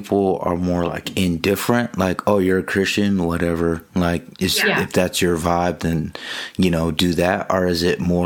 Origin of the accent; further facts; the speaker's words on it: Connecticut, United States; And I'm from Connecticut, so I'm very South New Englander.